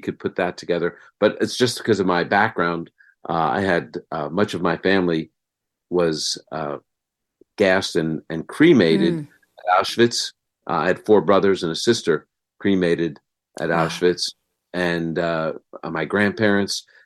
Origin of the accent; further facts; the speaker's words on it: United States; born there; Well, I was born in America.